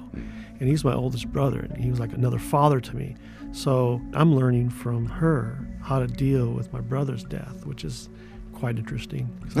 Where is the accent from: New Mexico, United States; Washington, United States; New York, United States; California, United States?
California, United States; San Diego; I'm from San Diego. We're from the Kuya people from on the beach, on the ocean. We're Kuya.